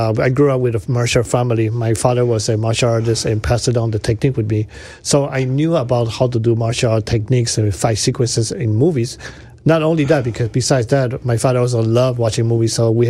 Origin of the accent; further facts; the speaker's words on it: Panama; English is a second language; moved away as an adult; also born or lived in Cleveland; I was born in Cleveland, but decided, well, my father is because a diplomat. We live in Central America and Panama.